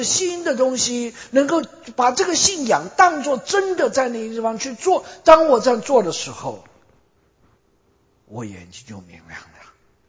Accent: China; 我们是中国人，我们的中国的文化把我们困住了，我们永远跳不出这个中国的文化

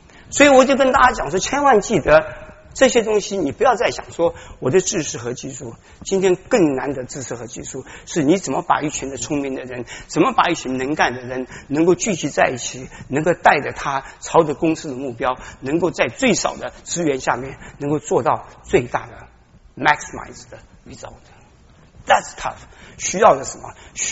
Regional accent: China; 我们中国人很多是被人家推一下、做一下

